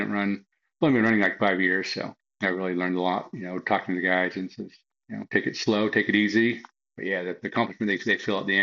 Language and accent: English; Ogden, Utah, United States; now in Kentucky, United States; Yes, my hometown. So I'll go back home and represent Kentucky in my hometown.